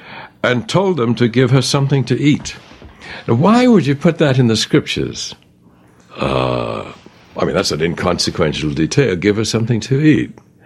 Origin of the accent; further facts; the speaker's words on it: England, United Kingdom; Well, I grew up in England